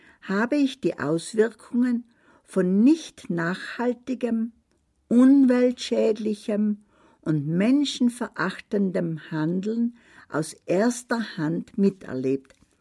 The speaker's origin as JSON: {"language": "German", "country": "Brazil", "tie": "born or raised there", "second_language": "German", "said": "Ich stamme aus Brasilien und wurde in einer Favela namens Schusslinie im Norden des Landes groß."}